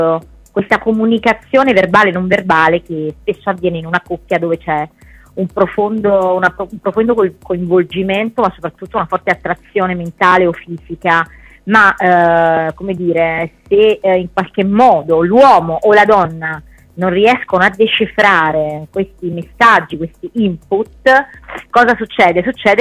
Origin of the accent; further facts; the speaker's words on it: Naples, Campania, Italy; questo substrato passionale che deriva un po' dalla mia terra, perché sono napoletana